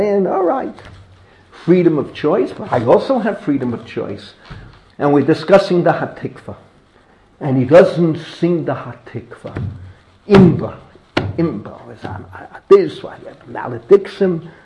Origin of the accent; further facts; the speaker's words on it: Bronx, New York, United States; I grew up among Gentiles. I grew up in the Bronx. One third Irish, one third Italian, one third Jewish.